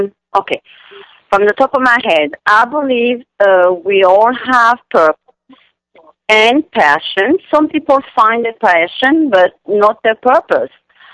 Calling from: Boca Raton, Florida, United States; Boca Raton, Florida.

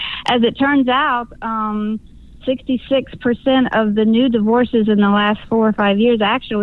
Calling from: Greenville, South Carolina, United States; I am in Greenville, South Carolina.

